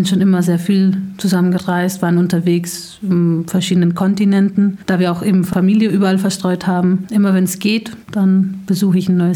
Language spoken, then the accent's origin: German; Barcelona, Catalonia, Spain; also born or lived in Switzerland / Bavaria, Germany; now in Deggendorf, Germany; Und zwar wurde ich in der Schweiz geboren, habe dort 2 Jahre lang gewohnt und dann nach Bayern in die Nähe von Ingolstadt und dann sind wir ausgewandert nach Barcelona. Und seit einem Jahr bin ich jetzt in Deggendorf und studiere hier.